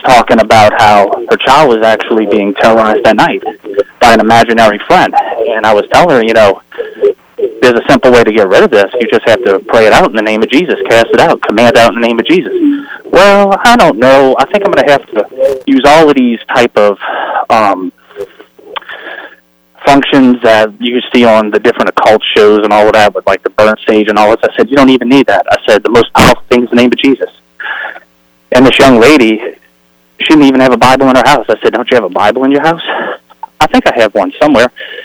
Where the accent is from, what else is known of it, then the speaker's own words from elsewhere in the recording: Meadows, Louisiana, United States; I'm from Meadows, Louisiana, which is actually a suburb of New Orleans.